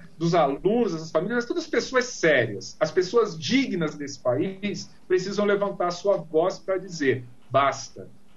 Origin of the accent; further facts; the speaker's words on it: Rio de Janeiro, Brazil; born there; also born or lived in Minas Gerais / Sergipe; Eu digo que eu nasci no Rio de Janeiro, me tornei mineiro por circunstância, né? E me tornei sergipano por opção.